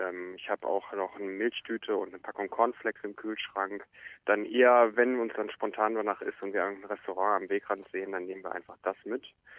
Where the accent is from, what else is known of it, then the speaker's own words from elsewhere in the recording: Dortmund, North Rhine-Westphalia, Germany; moved away as an adult; ich komme aus Dortmund und bin nach Australien gekommen Ende Februar, um hier in Melbourne für ein Praktikum 6 Monate zu arbeiten.